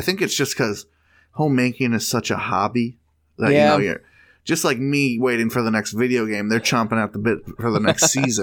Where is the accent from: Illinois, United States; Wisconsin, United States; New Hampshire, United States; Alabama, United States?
Wisconsin, United States; But just growing up in Wisconsin, I do appreciate the fresh fry